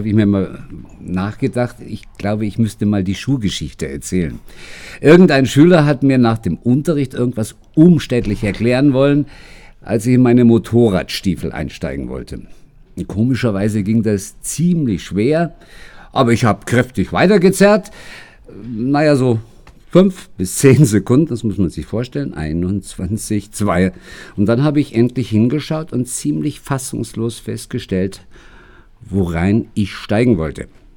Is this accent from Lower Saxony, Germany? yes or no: yes; Lower Saxony, Germany; born there; Fünfte oder sechste Klasse im Gymnasium Salzgitterbad in Norddeutschland. Ich bin da übrigens nach der Flucht meiner Eltern aus Danzig geboren worden, habe aber mich nie als Niedersachse gefühlt, sondern dann schon eher als Pole.